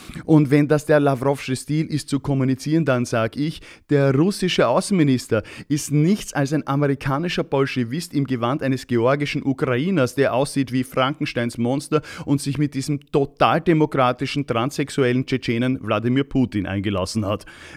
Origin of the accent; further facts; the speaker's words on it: Austria; Da sag ich als Österreicher, jetzt ist Schluss mit lustig.